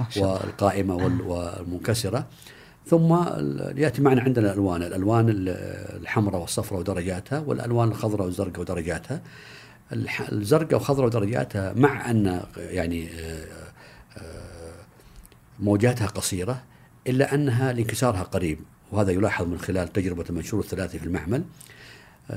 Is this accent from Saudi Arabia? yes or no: yes; Saudi Arabia; يمكن أنا ما أقولهم أني حتى أنه أنا سعودي